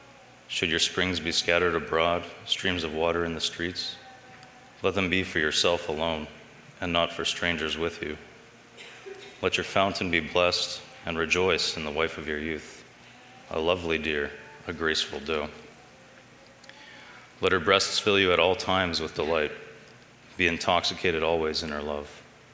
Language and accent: English; Thunder Bay, Ontario, Canada; I grew up in Thunder Bay, just nearby on Moody and Ridgeway Street. I went to Westmount over there on Edward and Churchill as a high school.